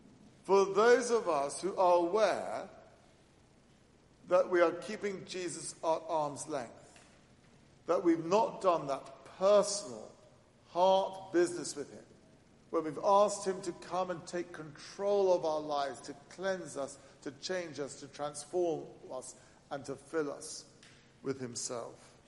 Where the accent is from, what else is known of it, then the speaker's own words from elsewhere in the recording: England, United Kingdom; Imagine that I want to stop being English and become French.